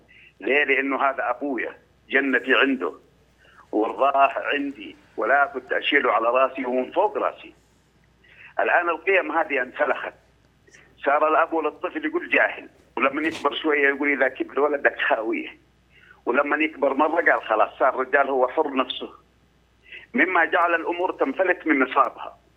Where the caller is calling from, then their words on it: Saudi Arabia; وعندنا في عسير من عيد رمضان لعيد الأضحى المبارك عيد